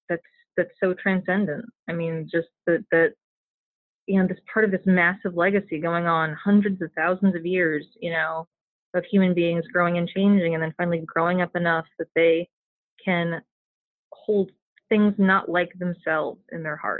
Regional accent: Richmond, Virginia, United States; born there; Like, you know, I was born in Richmond, Virginia. And the surrounding counties are all big hunting areas.

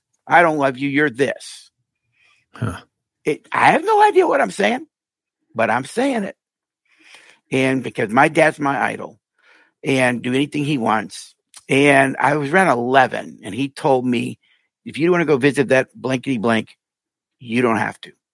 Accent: Miami, Florida, United States; born there; I was born in Miami

